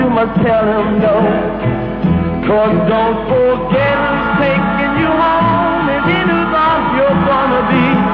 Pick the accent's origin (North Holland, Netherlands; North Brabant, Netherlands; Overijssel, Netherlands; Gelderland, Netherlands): North Holland, Netherlands; Hoorn; Nou, ik kom dus uit Horen